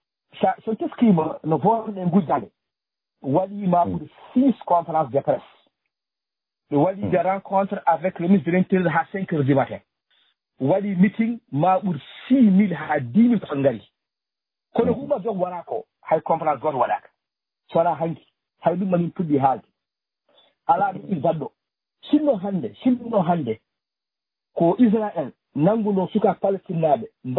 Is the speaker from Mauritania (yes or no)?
yes; Mauritania; On a pris ça en tant que Mauritanien.